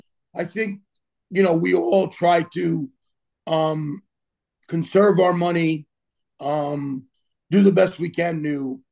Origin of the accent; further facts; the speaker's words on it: Bronx, New York, United States; I grew up in the Bronx and, you know, I played with a lot of ball with a lot of Spanish guys.